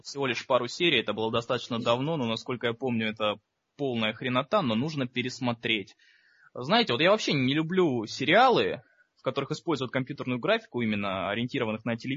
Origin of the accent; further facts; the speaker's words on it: Uzbekistan; Нет, да, я узбек.